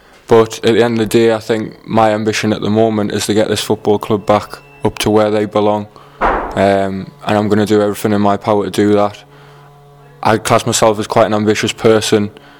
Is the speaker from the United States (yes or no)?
no; North East England, United Kingdom; being a lad from the North East myself, growing up in Chesley Street